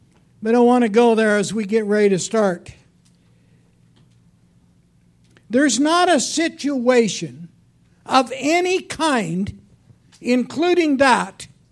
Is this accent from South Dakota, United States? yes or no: yes; Buffalo, South Dakota, United States; We grew up on the west side. We grew up in Buffalo, South Dakota, over at Rapid City.